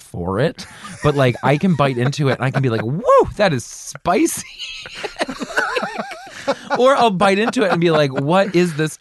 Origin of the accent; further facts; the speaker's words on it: Maryland, United States; now in Los Angeles, United States; and also where I grew up in Maryland.